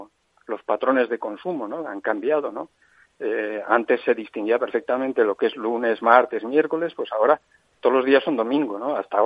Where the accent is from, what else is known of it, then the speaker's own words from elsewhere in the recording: Valencia, Valencian Community, Spain; yo soy de Valencia, pero … viene de Teruel.